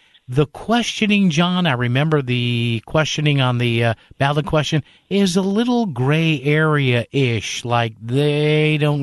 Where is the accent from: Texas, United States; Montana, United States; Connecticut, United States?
Connecticut, United States; New Haven; a professor of biology at Southern Connecticut State University in my hometown of New Haven.